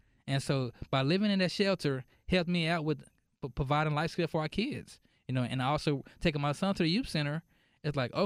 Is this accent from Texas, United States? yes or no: yes; Dallas, Texas, United States; now in Mesquite, United States; I'm from Dallas. I asked myself the same question, why Mesquite? Me and my wife moved to Mesquite when I was in 2012.